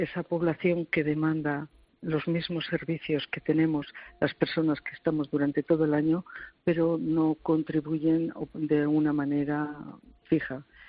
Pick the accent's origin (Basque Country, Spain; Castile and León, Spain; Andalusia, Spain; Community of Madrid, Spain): Castile and León, Spain; nosotros como castellanos tenemos una capacidad de adaptación al medio increíble